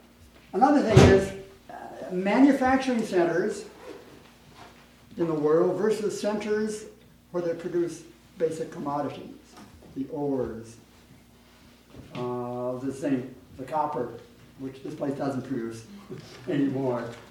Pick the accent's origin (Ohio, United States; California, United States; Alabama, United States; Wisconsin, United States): Ohio, United States; Youngstown; I'm from Youngstown, Ohio, and there's probably no state has had the loss of industrial jobs as the state of Ohio.